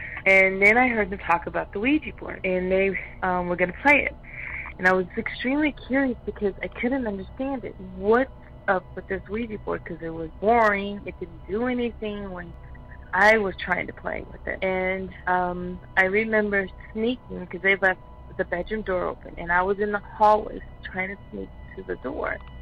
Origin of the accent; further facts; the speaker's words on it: El Cerrito, California, United States; I'm from El Cerrito, California.